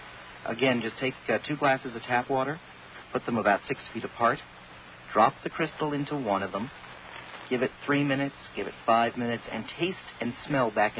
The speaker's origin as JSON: {"language": "English", "town": "Boston", "region": "Massachusetts", "country": "United States", "lives_now": "California, United States", "said": "say I'm from Boston, where we don't really get earthquakes. We get blizzards"}